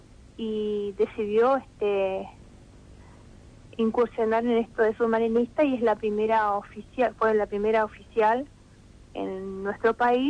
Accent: Oberá, Misiones, Argentina; somos oriundo de Obera Misiones.

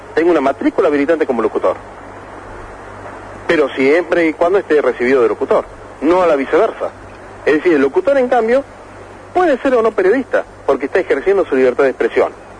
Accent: Tucumán, Argentina; Yo soy de Tucumán, del norte profundo

